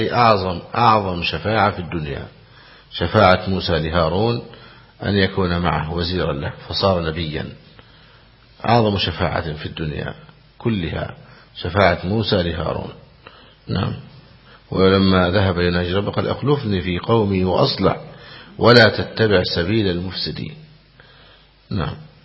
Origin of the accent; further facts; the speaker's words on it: Egypt; فالحمد لله يعني جعل بلادنا مصر لله الحمد فيها أهل العلم وفيها السنة ظاهرة